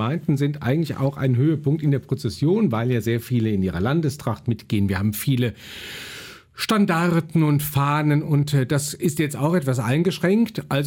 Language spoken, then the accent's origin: German; Neuss, North Rhine-Westphalia, Germany; Also ich bin ja als Kind natürlich schon in meiner Heimat in Neuss mitgegangen